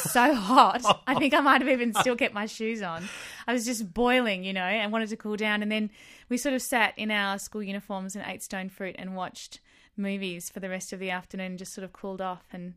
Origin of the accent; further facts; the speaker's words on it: Western Australia, Australia; I grew up in Western Australia, where quite often it was really, really hot when we were kids.